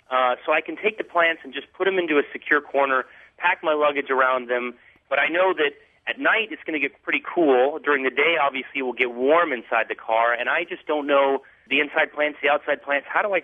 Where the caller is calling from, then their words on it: North Carolina, United States; I'm doing very well, and I'm calling from Eastern North Carolina.